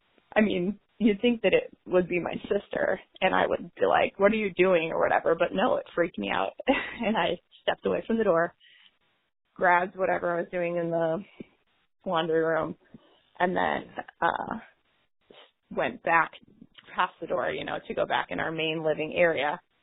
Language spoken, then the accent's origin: English; St. Louis, Missouri, United States; I am from St. Louis area, Jefferson County area specifically.